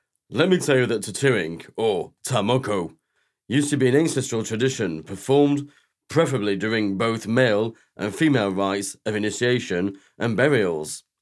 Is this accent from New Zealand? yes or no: yes; North Island, New Zealand; I'd rather say that I'm a New Zealander of Maori descent. I belong to the Ngapu Iwi from North Island, New Zealand's largest tribe.